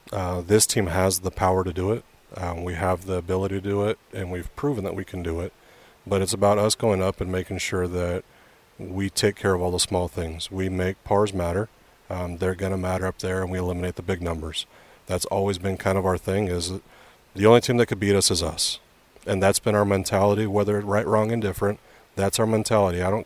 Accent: Arizona, United States; You know, I'm from Arizona, and we went there the first year it was there, and we look forward to going back because I believe we have some unfinished business in Arizona.

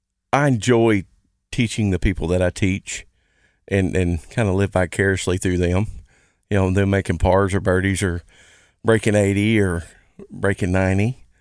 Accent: North Little Rock, Arkansas, United States; Growing up in North Little Rock, Steve Ralston was great.

